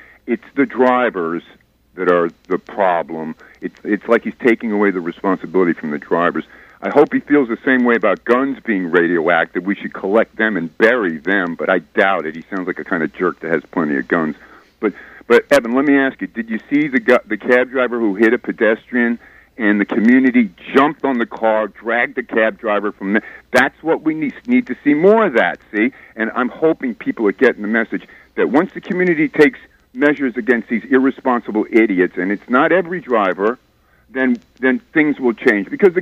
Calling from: Westchester, New York, United States; up in Westchester.

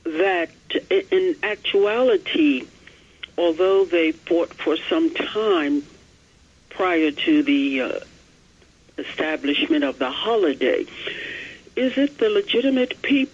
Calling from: New York, United States; from Long Island

